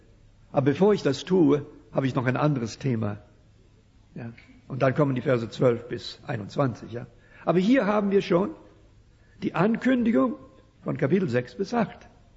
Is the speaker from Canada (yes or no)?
yes; Saskatchewan, Canada; Später kam er nach Saskatchewan, wo ich aufgewachsen bin. Und dort in meiner Heimatgemeinde wurde er Pastor.